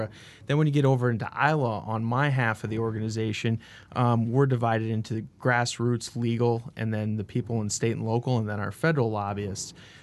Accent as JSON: {"language": "English", "region": "South Dakota", "country": "United States", "tie": "born or raised there", "said": "South Dakota."}